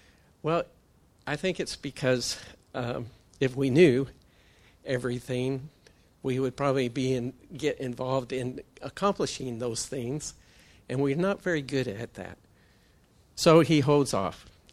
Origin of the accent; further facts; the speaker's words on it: Iowa, United States; And as I was growing up in Iowa, we would use that often to get the cattle to move into the truck.